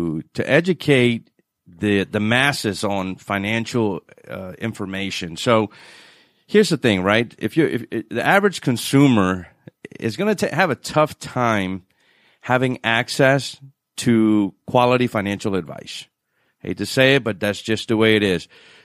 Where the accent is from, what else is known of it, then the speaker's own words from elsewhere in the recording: New Orleans, Louisiana, United States; So I'm originally from New Orleans. This is where the accent comes from.